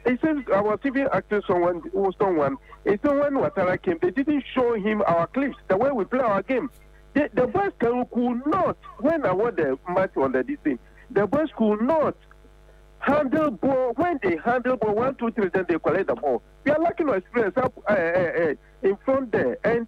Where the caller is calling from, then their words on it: Lagos, Nigeria; I'm calling from East Lagos.